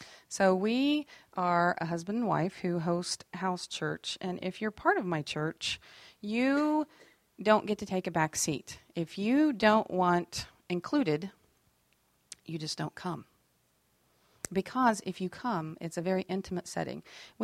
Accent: Appalachia, United States; Well, I'm an Appalachian woman, and here's how we would say it.

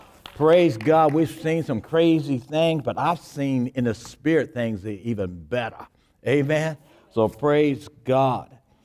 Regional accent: Flowery Branch, Georgia, United States; I'm from Flowery Branch, Georgia.

